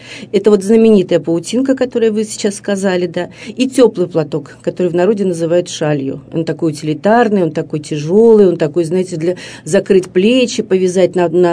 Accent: Yekaterinburg, Sverdlovsk Oblast, Russia; moved away as an adult; Я тоже такой переселенец, ну, 20 века. Я приехала из Екатеринбурга, тогда еще из Свердловска, после института, после университета, молодой искусствовед

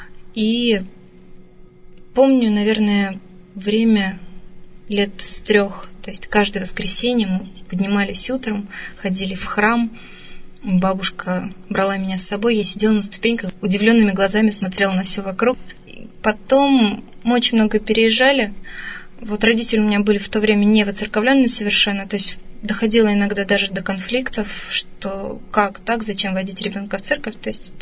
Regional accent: Yekaterinburg, Sverdlovsk Oblast, Russia; born there; То есть я родилась здесь, в Екатеринбурге, 20 лет назад.

